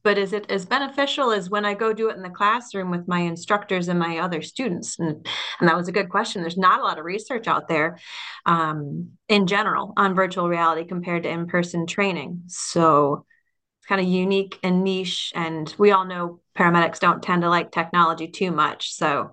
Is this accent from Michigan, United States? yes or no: yes; Michigan, United States; also born or lived in Arizona; I am originally from Michigan.